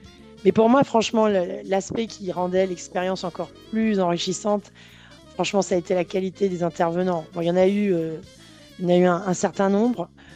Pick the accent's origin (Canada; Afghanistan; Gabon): Gabon; Moi, je viens du Gabon